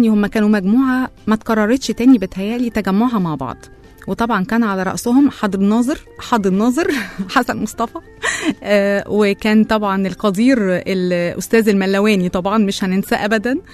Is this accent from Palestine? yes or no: no; Egypt; تهيألي أكتر حاجة عندنا في مصر مشهورة جدا جدا